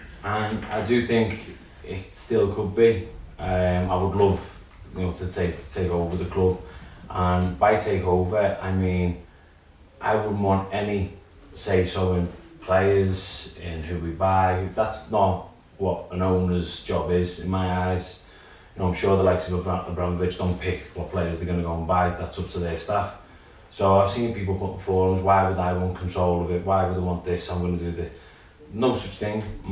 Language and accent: English; Liverpool, North West England, United Kingdom; born and bred in Liverpool my whole life